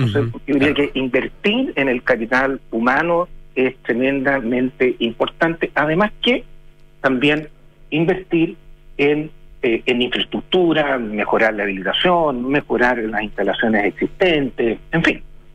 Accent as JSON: {"language": "Spanish", "country": "Chile", "said": "nosotros como chilenos"}